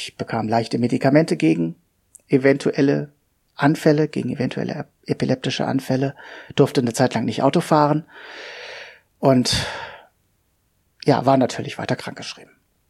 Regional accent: Hanover, Lower Saxony, Germany; ich bin 46 Jahre alt, ich komme aus Hannover.

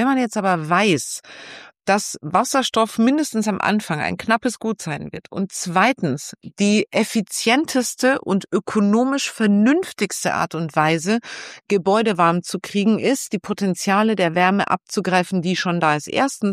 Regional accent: Düsseldorf, North Rhine-Westphalia, Germany; ich bin Düsseldorferin.

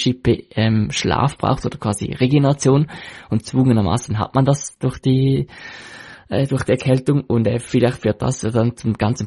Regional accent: Switzerland

